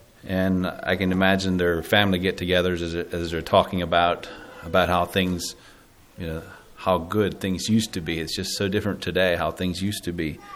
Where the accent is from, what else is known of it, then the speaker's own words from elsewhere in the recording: Belleville, Pennsylvania, United States; I'm from Belleville, Pennsylvania, central Pennsylvania.